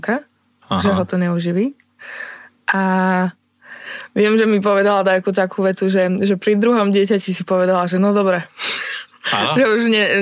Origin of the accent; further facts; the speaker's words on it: eastern Slovakia, Slovakia; A mne sa páči, že akože zavolal mňa, lebo som z východu.